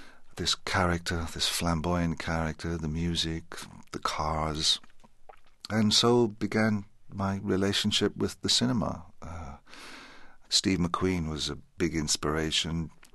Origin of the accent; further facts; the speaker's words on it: Leinster, Ireland; now in United Kingdom; I grew up in Southern Ireland on the banks of the River Boyne and had a country childhood life